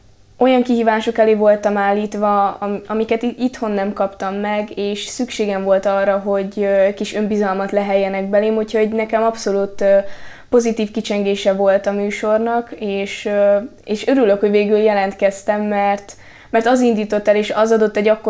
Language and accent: Hungarian; Târgu Mureș, Mureș County, Romania; Én ugye Marosvásárhelyen születtem, és nagyon sokáig itt éltünk, kb. 14 éves koromig. Utána költöztünk ki csak Nyárádszentbenedekre